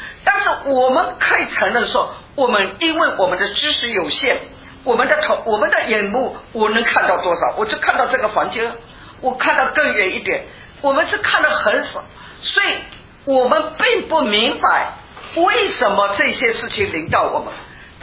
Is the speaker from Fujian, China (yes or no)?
yes; Fuzhou, Fujian, China; 我们福州人说摔一跤长三寸，摔一跤长三寸